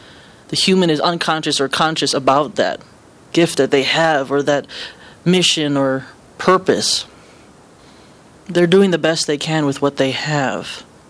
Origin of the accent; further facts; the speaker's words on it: Hawaii, United States; So you look at me as a leader, you look at me as a Hawaiian, you look at me as this and that and this, right?